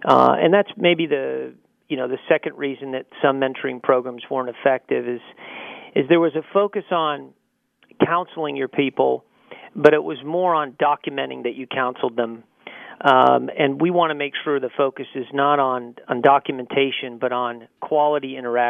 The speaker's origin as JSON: {"language": "English", "country": "United States", "said": "I don't know if it's part of being an American, but we kind of push back against this idea that you can assign me a mentor"}